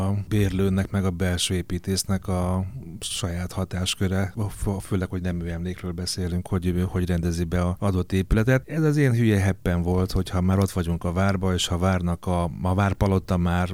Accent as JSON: {"language": "Hungarian", "region": "Eastern Hungary", "country": "Hungary", "said": "Főleg, hogy én is Kelet-Magyarországra származom."}